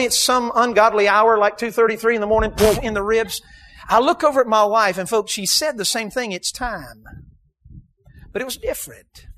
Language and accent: English; North Carolina, United States; Now, I'm from North Carolina, from the mountains, and we're slower over there.